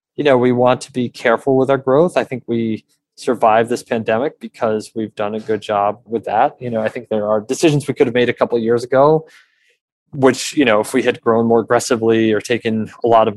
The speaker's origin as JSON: {"language": "English", "region": "Massachusetts", "country": "United States", "tie": "born or raised there", "said": "I grew up in Western Mass and, you know, I don't know."}